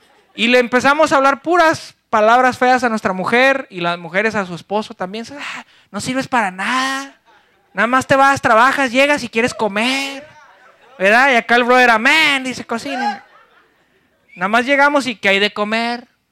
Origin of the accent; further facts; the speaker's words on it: Ciudad Juárez, Chihuahua, Mexico; also born or lived in El Paso; Hace 8 años yo vivía en la ciudad del Paso, Texas. Originalmente soy de Ciudad Juárez, México.